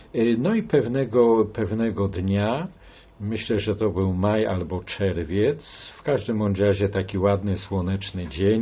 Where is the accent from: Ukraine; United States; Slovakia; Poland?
Poland; Wieprz, Lesser Poland; ja z urodzenia jestem mieszkańcem Wieprza, bo urodziłem się w Wieprzu, nie w Wadowicach, nie w Andrychowie. No i tam spędziłem swoje dzieciństwo i młodość.